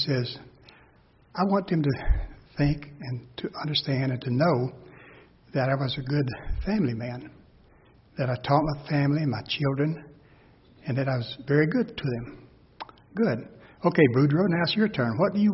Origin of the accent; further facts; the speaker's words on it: New Orleans, Louisiana, United States; As most of you know, my wife and I we came from the New Orleans area